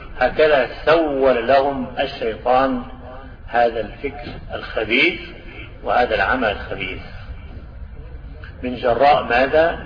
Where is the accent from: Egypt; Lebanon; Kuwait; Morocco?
Egypt; Damietta Governorate; وبلدة السواحل عندنا في دمياط ليست منكم ببعيد